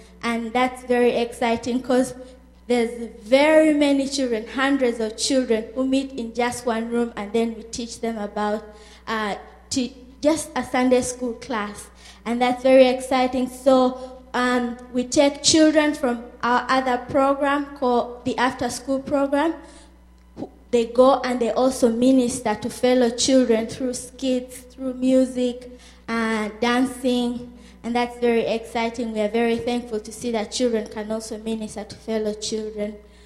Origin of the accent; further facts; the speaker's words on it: Uganda; English is a second language; now in United States; I'm from Uganda, and I've been living in the U.S. for 10 months now.